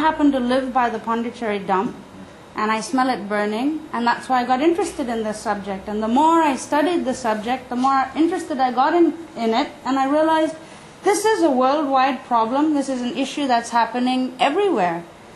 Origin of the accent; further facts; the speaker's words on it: Oroville, California, United States; I grew up in Oroville, so I've been in this place from when it was a desert to a forest.